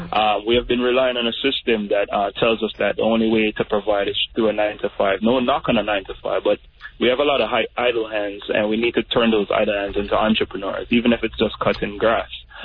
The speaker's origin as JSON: {"language": "English", "country": "Jamaica", "lives_now": "United States", "said": "and when I say community, I'm not just saying locally here in South Florida. Being Jamaican, you see the same thing happening in low-income communities."}